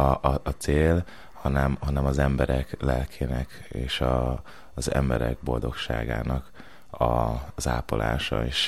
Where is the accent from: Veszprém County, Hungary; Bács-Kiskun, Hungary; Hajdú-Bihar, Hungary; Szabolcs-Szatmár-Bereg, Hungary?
Veszprém County, Hungary; Pápa; also born or lived in Kenya; Én itt születtem pápán, nem csak ide jártam pápára, szóval én 90-ben itt születtem a Veszterházi kórházba.